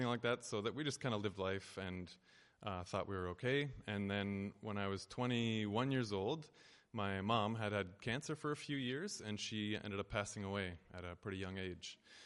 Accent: Ontario, Canada; moved away as an adult; I'm from Ontario, so the east, or the center, as we call it, if we're from Ontario. I was born and raised there and lived there till I was about 21

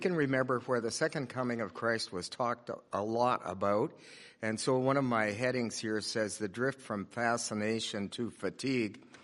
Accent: Youngstown, Alberta, Canada; I come from Youngstown, Alberta, originally

